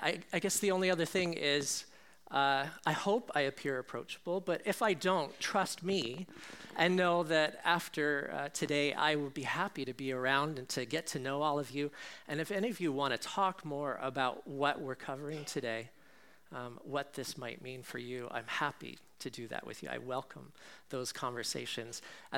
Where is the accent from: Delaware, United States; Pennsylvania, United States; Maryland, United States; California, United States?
California, United States; I grew up in California. I moved here to go to Regent originally, and I fell in love with Marine View and with this city. But I grew up in California as a Presbyterian